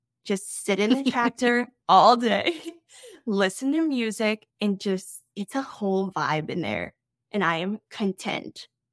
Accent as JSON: {"language": "English", "region": "South Dakota", "country": "United States", "said": "Hey, I came from South Dakota. Not many people know that, but we're in Minnesota."}